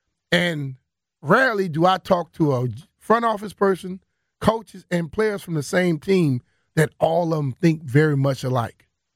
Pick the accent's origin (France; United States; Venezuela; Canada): United States; Chevy Chase, Maryland; born or raised there